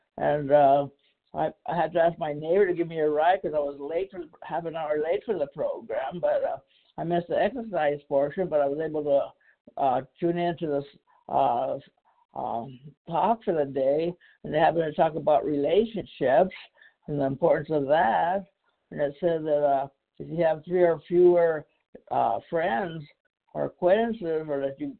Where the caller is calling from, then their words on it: Berrien Springs, Michigan, United States; I'm from Barron Springs, Michigan.